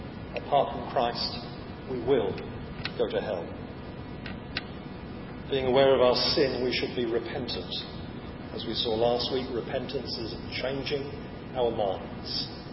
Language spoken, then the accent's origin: English; England, United Kingdom; It's not enough that we're English, as I think most of us are.